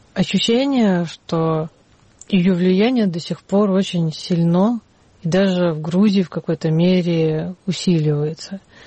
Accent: Moscow, Russia; И то, что я из Москвы, добавляло мне очень много пафоса.

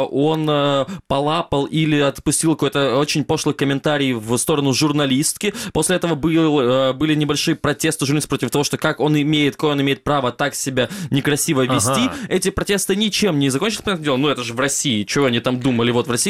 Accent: Crimea, Ukraine; я, хоть и крымчанин, я могу поехать в Турцию вполне легко по своему просто обычному даже паспорту

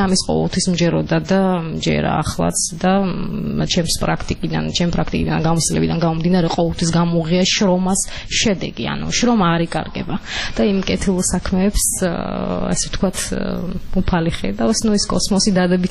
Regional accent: Sukhumi, Abkhazia, Georgia; born or raised there

